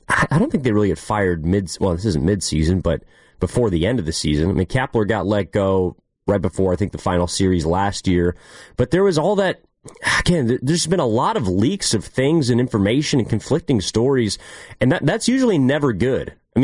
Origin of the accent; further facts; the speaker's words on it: El Cerrito, California, United States; Yeah, I grew up in El Cerrito.